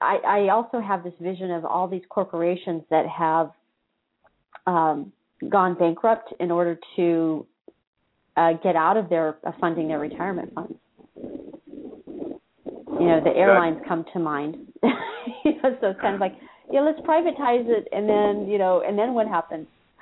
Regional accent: Colorado, United States; now in Oregon, United States; I recognize that as a Colorado area code, my home state, even though I live in Oregon now.

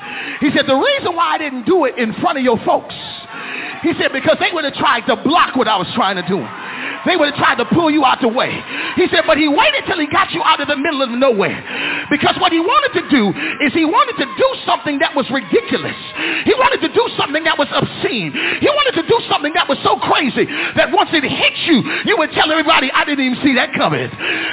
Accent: Grand Rapids, Michigan, United States; I'm from Grand Rapids.

